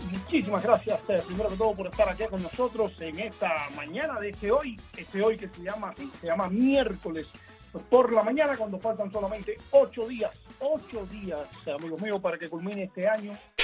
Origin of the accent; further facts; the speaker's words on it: Punta Brava, Havana, Cuba; distintos pueblos en Cuba que me han estado escribiendo, sobre todo los muchachos de Punta Brava, que mi pueblo.